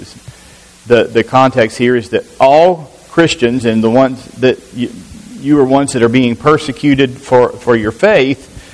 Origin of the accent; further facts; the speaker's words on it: Alabama, United States; And you say, well, we're from the South.